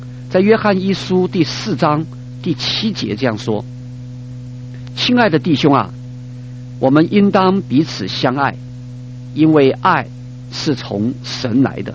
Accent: China; 你看我们中国人有的时候我们觉得我们很谦虚，我们甚至不愿意来称赞我们自己的孩子

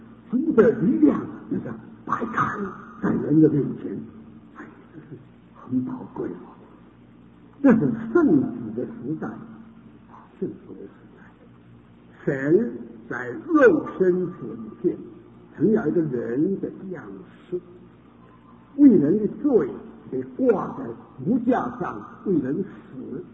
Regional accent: China; 我们中国人啊，18000里啊，这是很远的嘛。

